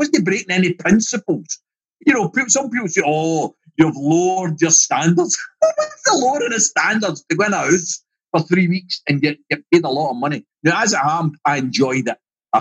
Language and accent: English; Glasgow, Scotland, United Kingdom; I come from Pollock in Glasgow.